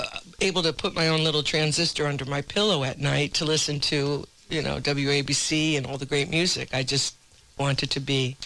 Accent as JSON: {"language": "English", "region": "New Jersey", "country": "United States", "tie": "born or raised there", "also_born_or_lived": "Bronx, United States", "said": "I was born in Bronx, New York, and then shortly after that, we moved to North Jersey because I was the third in the line, and we were the first in the family to move out of New York."}